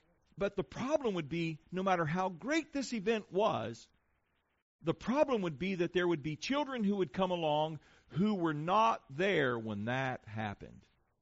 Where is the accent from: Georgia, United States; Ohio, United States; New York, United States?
Ohio, United States; There are things that I remember growing up in Ohio.